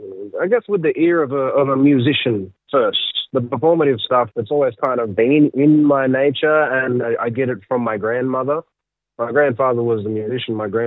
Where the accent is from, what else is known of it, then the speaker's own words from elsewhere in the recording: Tamworth, New South Wales, Australia; born there; I am Arunta Kavilaroy Bigamble, and so that would just mean my mom is Arunta and my dad is Kamilaroy with like roots in the Bigamble people. Born in Tamworth, 1993, and that's like the where I'm from.